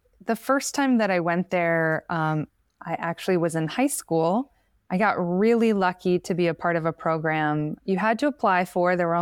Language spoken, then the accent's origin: English; United States; now in Spain; I started to learn how spoiled I was as an American